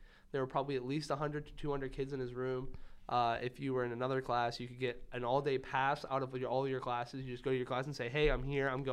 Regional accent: Hooker, United States; I'm from Hooker, which is a very amusing

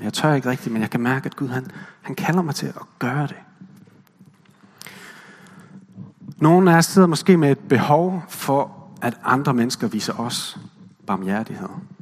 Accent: West Jutland, Denmark; Jeg kommer jo fra Vestjylland, som jeg vist har nævnt før.

